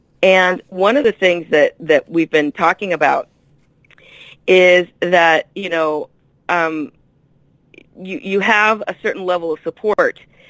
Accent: San Francisco, California, United States; I was born in San Francisco, and I I lived in San Francisco until my mid-30s, and I still live in the Bay Area

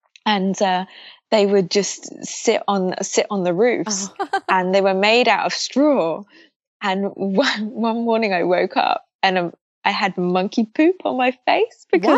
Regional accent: London, United Kingdom; from London, so I've traveled all around Europe just because I love traveling.

